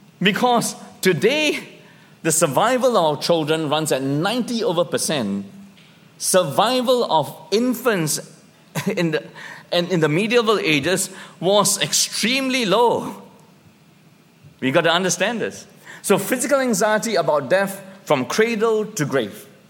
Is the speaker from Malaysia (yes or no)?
yes; Malaysia; And can still remember him walking me around my small town that I grew up in Malaysia.